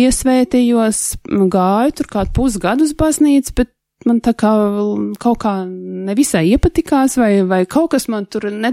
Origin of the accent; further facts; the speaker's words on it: Riga, Latvia; es piedzimu Rīgā, tā kā nekur neesmu izbraukusi no Rīgas, visu laiku šeit Rīgā